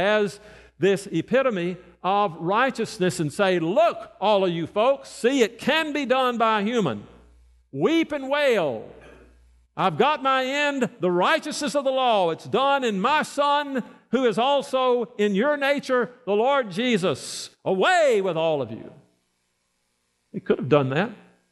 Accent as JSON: {"language": "English", "town": "Brandon", "region": "Mississippi", "country": "United States", "tie": "born or raised there", "said": "If I were to say, I'm going to my hometown, Brandon, Mississippi."}